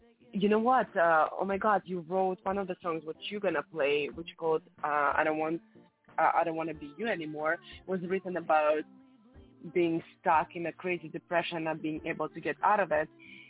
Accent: Latvia; English is a second language; English is my third language. I also speak Latvian because I'm from Latvia.

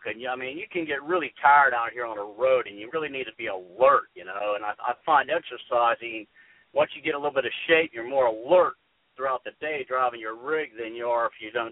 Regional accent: Athens, Ohio, United States; Athens, Ohio, down there by Ohio University.

